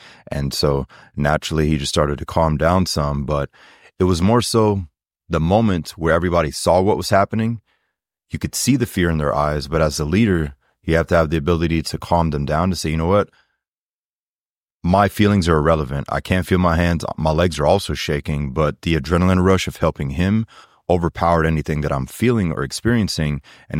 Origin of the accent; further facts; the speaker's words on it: Germany; now in Florida, United States; And as a child, I grew up in Germany, so I'm pretty used to the cold. But then my adult life, I've lived in Florida. So I'm a Floridian.